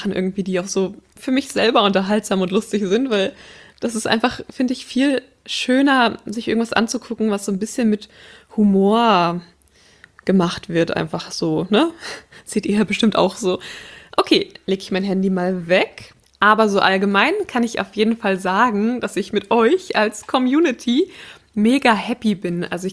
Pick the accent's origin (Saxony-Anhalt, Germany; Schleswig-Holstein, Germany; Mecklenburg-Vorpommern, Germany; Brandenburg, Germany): Schleswig-Holstein, Germany